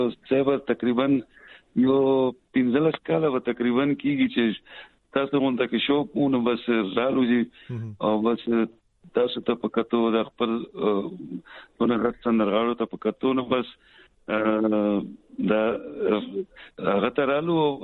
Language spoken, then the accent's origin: Pashto; Miranshah, Khyber Pakhtunkhwa, Pakistan; زه جی د وزیرستان یم جی، میرانشاه سایډ جی.